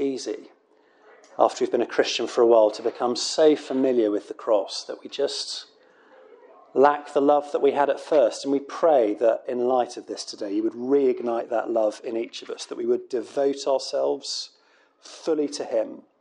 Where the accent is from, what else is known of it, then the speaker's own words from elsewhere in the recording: United Kingdom; I mean, I know that if we're British, we probably don't do big emotions